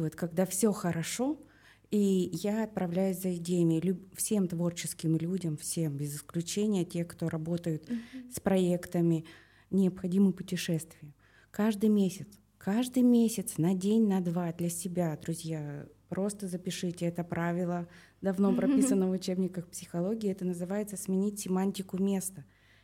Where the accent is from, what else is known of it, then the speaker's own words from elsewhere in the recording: Tyumen Oblast, Russia; я выросла в Свердловской, в Тюменской области.